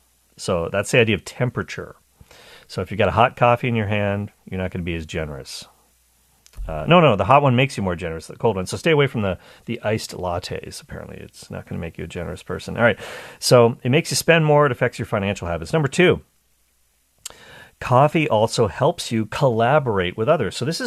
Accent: Toronto, Ontario, Canada; my hometown university, the University of Toronto, a major research university, great university

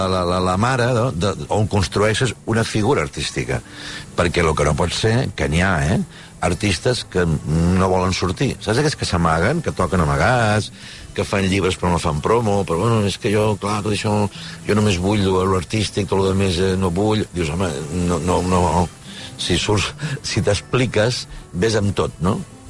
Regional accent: Reus, Catalonia, Spain; now in Barcelona, Spain; Portava 25 anys treballant a Barcelona, que són anys, des que vaig arribar de Reus.

